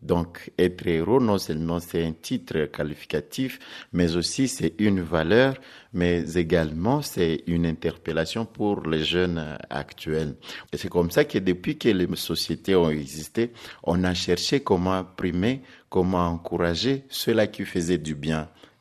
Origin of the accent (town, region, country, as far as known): DR Congo